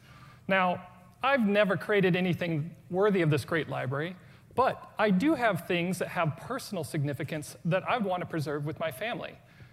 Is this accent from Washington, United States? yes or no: yes; Seattle, Washington, United States; One, I was serving in Texas, and then I'm from Seattle.